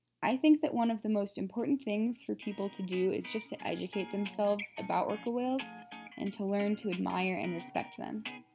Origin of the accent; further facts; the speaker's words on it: Washington, United States; I grew up in Washington near the Puget Sound, and I remember being very young seeing orcas in the Hood Canal from outside my window.